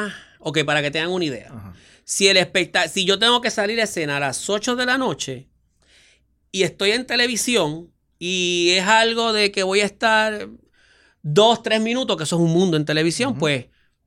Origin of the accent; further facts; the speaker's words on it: Puerto Rico; Y yo no soy europeo, yo soy, uh-huh, puertorriqueño.